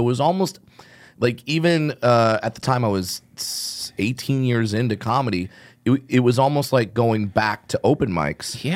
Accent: California, United States; and I came up in LA, where you know I grew up in Orange County.

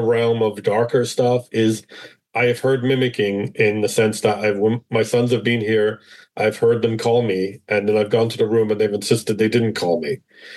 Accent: Ireland; moved away as an adult; now in United States; I am originally from Ireland. I came over here to the United States in the early 90s to be a camp counselor.

